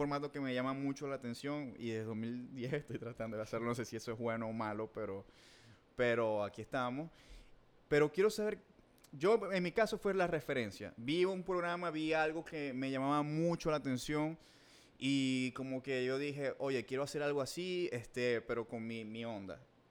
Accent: Maracaibo, Zulia, Venezuela; vos y yo somos maracuchos, pero somos muy diferentes

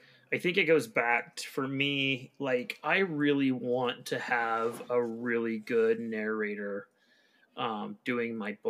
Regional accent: United States; Rishi Sunak? I'm American. Forgive me.

